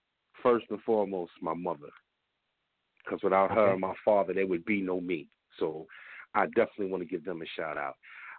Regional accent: New York, United States; I'm a New Yorker by heart.

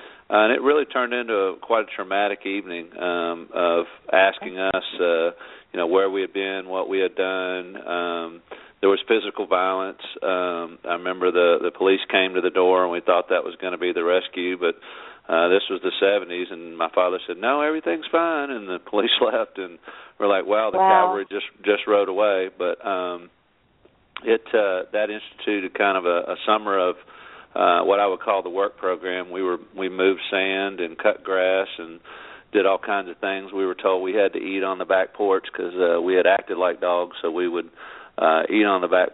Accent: Memphis, Tennessee, United States; born there; Sure. I was born here in Memphis, Tennessee.

